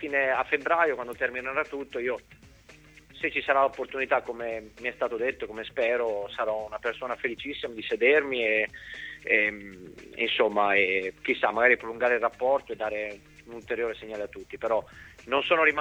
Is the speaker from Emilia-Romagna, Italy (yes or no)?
yes; Emilia-Romagna, Italy; io sono romagnolo e poi mi sto trovando bene in città